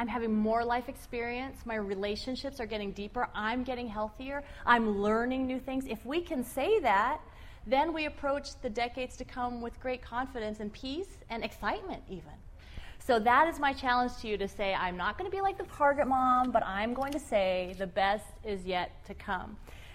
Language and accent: English; Chula Vista, California, United States; I'm from Chula Vista, so I had a little bit of a drive this morning.